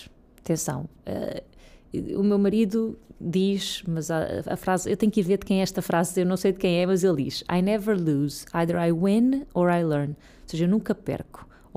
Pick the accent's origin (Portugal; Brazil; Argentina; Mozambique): Portugal; Serra das Minas, Lisbon; Eu sou da Serra das Minas, eu estudei na secundária de Mãe Martins. Quer dizer, à minha volta era a linha de Sintra com a realidade que nós conhecemos.